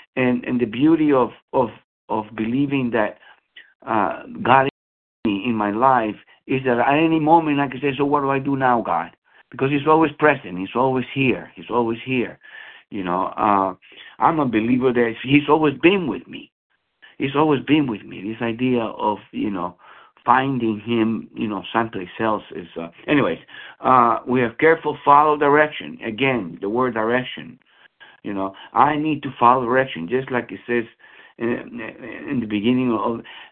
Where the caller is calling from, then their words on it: San Bernardino, California, United States; I'm calling from San Bernardino, California.